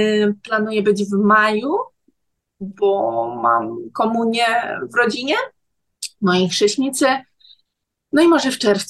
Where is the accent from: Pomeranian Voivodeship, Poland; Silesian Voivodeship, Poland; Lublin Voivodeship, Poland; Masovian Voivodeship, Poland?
Masovian Voivodeship, Poland; Warsaw